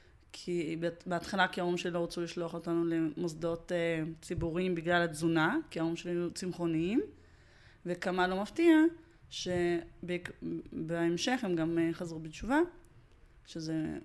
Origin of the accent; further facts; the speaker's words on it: Riga, Latvia; now in Israel; נולדתי בריגה, בלטביה, ו... אז זה היה עוד חלק מברית המועצות